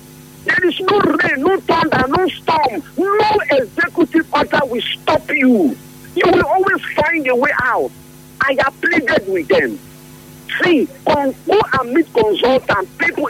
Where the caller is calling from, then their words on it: Port Harcourt, Rivers, Nigeria; Mr. Zion, I'm calling from Port Harcourt.